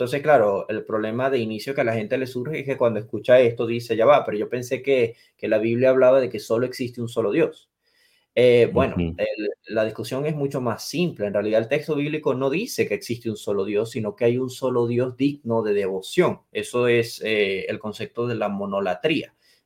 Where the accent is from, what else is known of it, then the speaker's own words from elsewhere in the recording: Venezuela; moved away as an adult; also born or lived in Scotland; yo soy venezolano, yo nací en Venezuela, pero yo me mudé a los 19, 20 años a Escocia. Actualmente tengo 26 años y yo pues estuve 6 años en Europa.